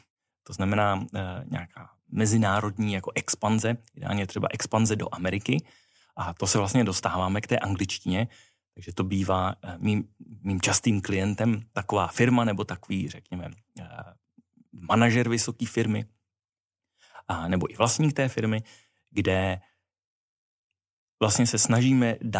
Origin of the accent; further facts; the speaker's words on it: Prague, Czechia; já jsem z Prahy, rodiče nejsou rodilí mluvčí, nikde jsem jako nežil